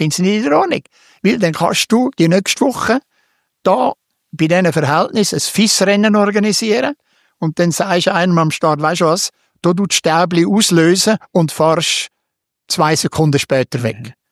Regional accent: Switzerland; ich bin Schweizer Meister geworden, in dem Moment, wo wir Schweizer die Besten auf der Welt gewesen sind.

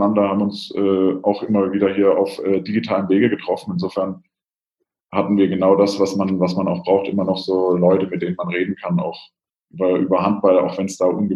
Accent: Bavaria, Germany; ich meine, ich komme aus Franken

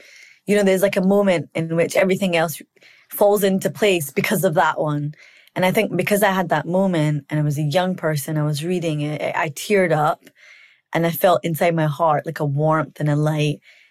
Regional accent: Scotland, United Kingdom; I grew up in Scotland. I went to probably white school. You know, it took a while before I found Muslims

